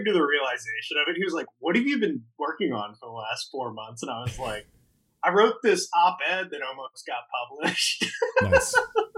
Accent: Suffolk, Virginia, United States; No, I'm actually from Virginia. About 30 minutes north of the Carolina border, it's the largest landmass within Hampton Roads, but it's the smallest town. It's a rural place called Suffolk, Virginia.

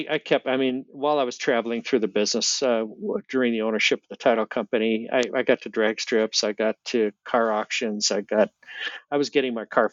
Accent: Pennsylvania, United States; And we're all from Pennsylvania, Altoona area and Johnstown area and so on and so forth.

